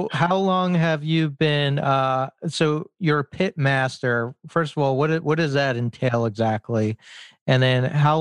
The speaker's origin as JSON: {"language": "English", "region": "New York", "country": "United States", "tie": "born or raised there", "said": "I grew up on Long Island in New York where whole hog roasting wasn't really a thing."}